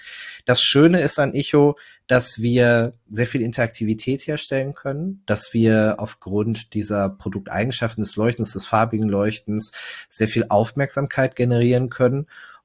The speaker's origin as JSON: {"language": "German", "region": "North Rhine-Westphalia", "country": "Germany", "tie": "born or raised there", "said": "ich bin ein Kind des Ruhrgebiets. Wir sitzen in Duisburg und ich bin 33 Jahre alt"}